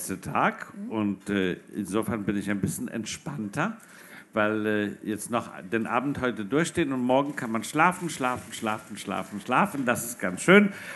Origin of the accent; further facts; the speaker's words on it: Denmark; also born or lived in Poland; Aber ich bin in Polen geboren und in Dänemark aufgewachsen. Ich bin nach Dänemark gekommen, da war ich 9 und sprach am Anfang die Sprache nicht und war so ein Flüchtlingskind.